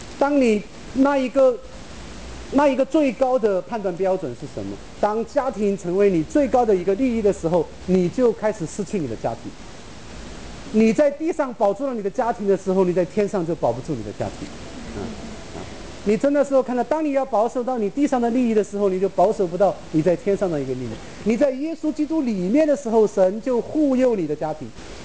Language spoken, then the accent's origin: Chinese; China; 这个我们中国人肯定是觉得这个你不用道歉的